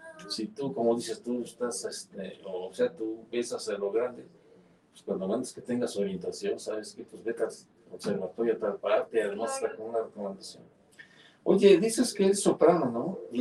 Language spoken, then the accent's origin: Spanish; Huamantla, Tlaxcala, Mexico; Yo soy aquí de Guamantla